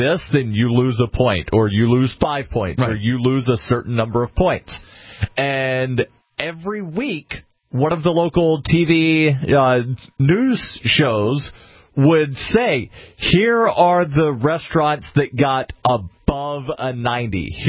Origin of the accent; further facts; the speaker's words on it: Birmingham, Alabama, United States; I grew up in Birmingham, Alabama.